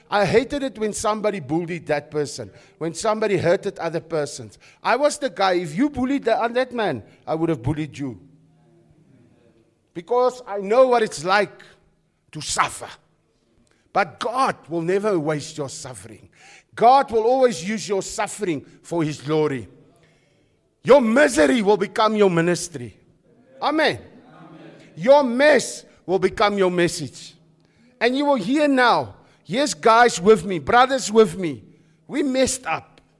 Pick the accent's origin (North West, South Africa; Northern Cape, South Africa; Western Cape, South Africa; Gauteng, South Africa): Gauteng, South Africa; Krugersdorp; Where I grew up in the West Rand, in the West, in Krugersdorp, it was about survival.